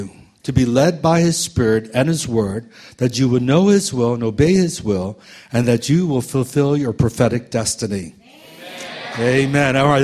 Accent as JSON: {"language": "English", "town": "Washington", "region": "District of Columbia", "country": "United States", "tie": "born or raised there", "lives_now": "California, United States", "said": "when God called me to come to California after growing up in the Washington, D.C. area all my life"}